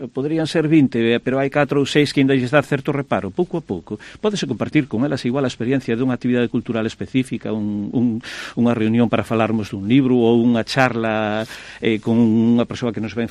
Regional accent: Galicia, Spain; Na miña terra de orixe, na comarca Bergantiñá, hai moitísimo a tradición das regueifas, os regueifeiros.

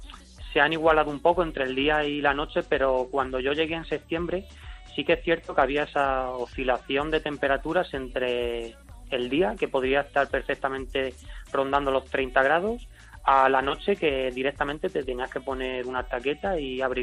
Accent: Jumilla, Region of Murcia, Spain; Soy de Jumilla, de Murcia.

